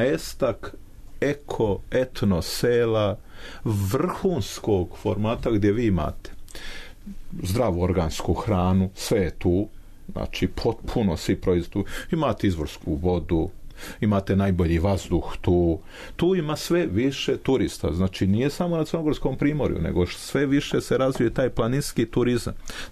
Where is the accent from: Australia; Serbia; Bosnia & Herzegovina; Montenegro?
Montenegro; Plužine, Plužine Municipality; born there; ja sam rođen u Pivi, ne znam da li znate, tamo gdje su Plužine